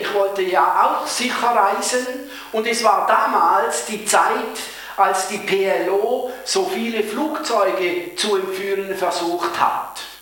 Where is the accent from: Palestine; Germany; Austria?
Palestine; als Palästinenser würde ich sagen, seit 1880 werden wir von Israel systematisch unterdrückt. Und zwar im eigenen Land. Es ist das Land, das wir angestammt, also wir sind darin aufgewachsen, wir leben schon darin und zwar schon länger. Denn wir, unsere Vorfahren, sind die Philister oder gar die Kanaaniter.